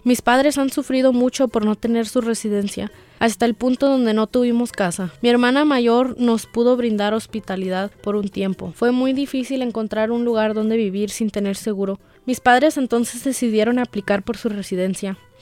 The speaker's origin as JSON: {"language": "Spanish", "region": "Durango", "country": "Mexico", "lives_now": "United States", "said": "Orgullosamente vengo de una familia inmigrante. Venimos desde Durango, México."}